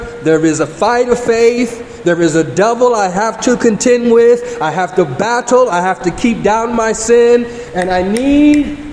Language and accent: English; United States; this hierarchy is as an American, there's some things our country is right, there's some things is wrong.